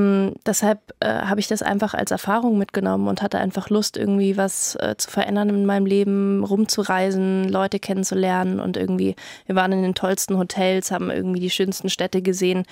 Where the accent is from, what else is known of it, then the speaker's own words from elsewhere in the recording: Munich, Bavaria, Germany; weil das ist mir ein bisschen als Münchnerin auch ein bisschen vertraut.